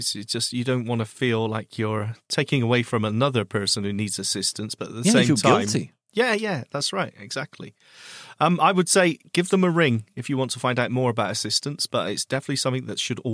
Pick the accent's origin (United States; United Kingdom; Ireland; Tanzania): United Kingdom; Bristol, South West England; I'm just saying, hooray for Bristol. Now, that's where I get my accent from.